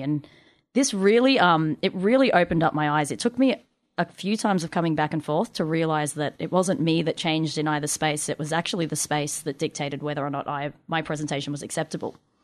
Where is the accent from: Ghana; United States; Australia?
Australia; I grew up in Australia. I was a queer young person in Australia